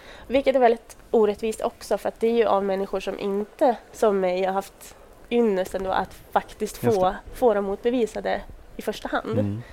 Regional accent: Sweden; då var jag inte längre den här 23-åringen som satt hemma i Sverige och berättade om hur jag skulle göra någonting eventuellt.

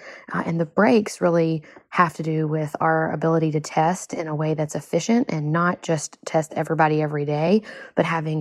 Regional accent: United States; It's one of those things that I'm so proud about being an American.

